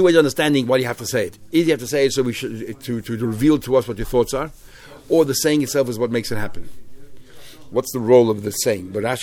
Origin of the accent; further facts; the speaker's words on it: Venezuela; look at what happened in Venezuela, my home country.